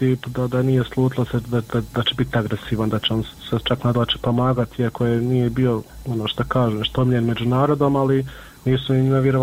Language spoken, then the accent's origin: Bosnian; Miljevina, Republika Srpska, Bosnia & Herzegovina; mi smo svi gore iz Miljevine